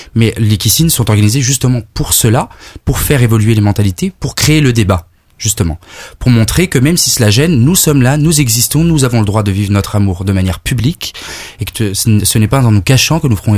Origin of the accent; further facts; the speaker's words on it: Grand Est, France; Moi, je suis originaire de Lorraine.